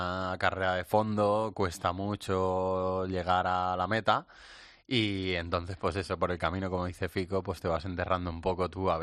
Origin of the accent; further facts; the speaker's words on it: Madrid, Community of Madrid, Spain; nosotros la mayoría sí que somos madrileños, pero el cantante … no es madrileño, es de Salamanca.